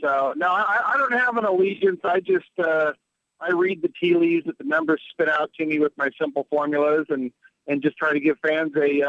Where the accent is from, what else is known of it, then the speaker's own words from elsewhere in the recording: California, United States; moved away; because when I moved up here from California, I'd never even seen a college football game before I was 18.